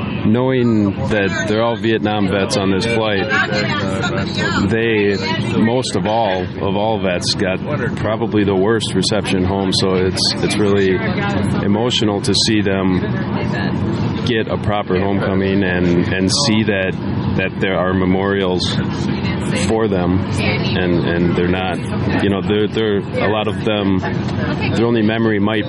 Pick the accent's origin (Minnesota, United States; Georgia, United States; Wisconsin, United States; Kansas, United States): Wisconsin, United States; Kaukauna; I'm from Kokona, Wisconsin.